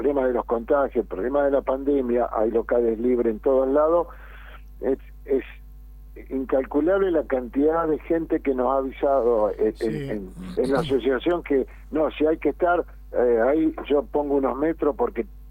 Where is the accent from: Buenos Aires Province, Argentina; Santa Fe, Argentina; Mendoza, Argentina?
Santa Fe, Argentina; Bombal; Sos muy amable, soy de Bombal.